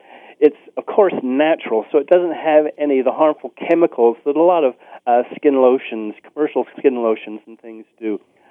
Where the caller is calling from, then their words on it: Colorado, United States; I'm calling from Colorado.